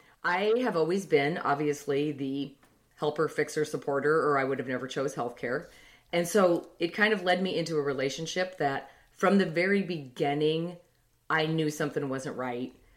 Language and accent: English; Bozeman, Montana, United States; I was raised in Bozeman, Montana on a dairy farm.